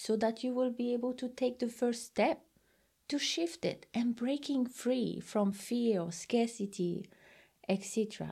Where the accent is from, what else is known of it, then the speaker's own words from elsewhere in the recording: French Polynesia; And I come from Tahiti, a small island where it's always warm.